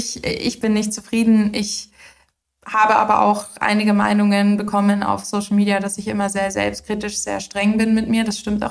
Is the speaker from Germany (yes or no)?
yes; Munich, Bavaria, Germany; als Münchner Madel mit Asphalt unter den Füßen und nicht mit Bergen